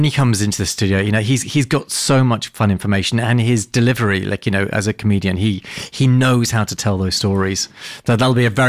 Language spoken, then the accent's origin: English; United Kingdom; as a Brit, I think back to what happened with Brexit